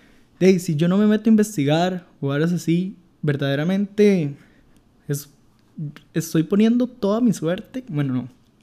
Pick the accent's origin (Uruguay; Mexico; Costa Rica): Costa Rica; como ticos también tenemos la tendencia a optar las tendencias de Estados Unidos principalmente o de afuera.